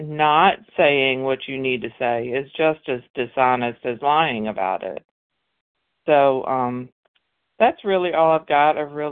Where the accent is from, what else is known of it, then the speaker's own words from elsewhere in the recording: Mississippi, United States; And I'm from Mississippi